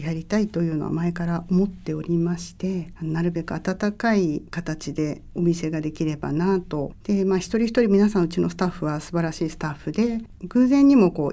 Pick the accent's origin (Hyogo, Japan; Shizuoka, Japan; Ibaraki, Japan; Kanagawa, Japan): Ibaraki, Japan; Kashima; もともと地元が鹿嶋で、生まれ育ったのもこの鹿嶋の鹿嶋神宮の近くだったもので